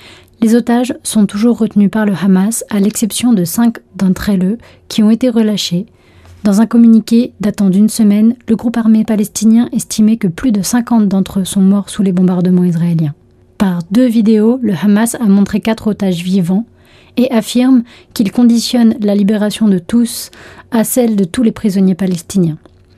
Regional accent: France; Moi, j'ai grandi en France

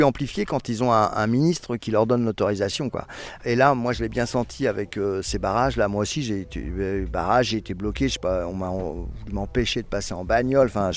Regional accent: Saint-Nazaire, Pays de la Loire, France

